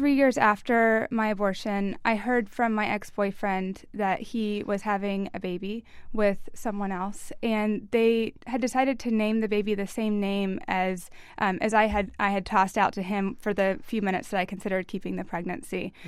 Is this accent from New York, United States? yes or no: no; Kentucky, United States; I was raised in Kentucky, so I didn't hear anything about abortion growing up except on billboards